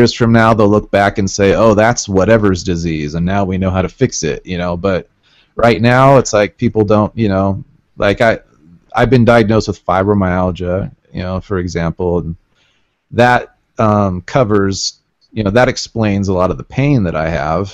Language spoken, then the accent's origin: English; Portland, United States; now in Utah, United States; But I'm from Portland, like I said, but we moved here to this tiny town in Utah